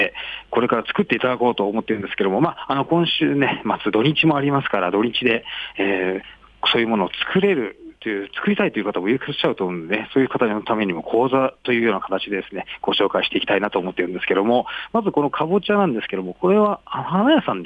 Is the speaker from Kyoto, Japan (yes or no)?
no; Yamanashi, Japan; ちょうど私の地元の山梨にはですね、県立美術館にミレーの種のまく人という絵画がありましてですね